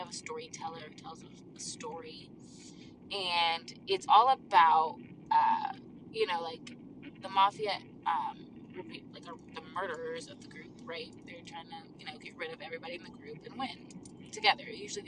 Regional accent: South Carolina, United States; So just lay it on me, you know, because I'm from South Carolina.

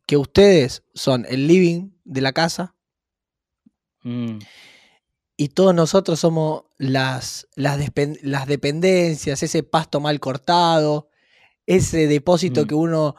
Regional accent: Rosario, Santa Fe, Argentina; Yo soy rosarino

